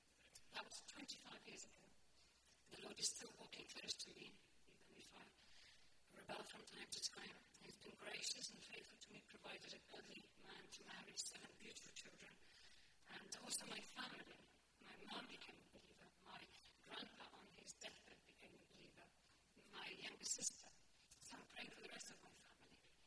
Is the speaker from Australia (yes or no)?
no; Poland; I grew up in Poland and in a nominal Catholic family during the communist regime.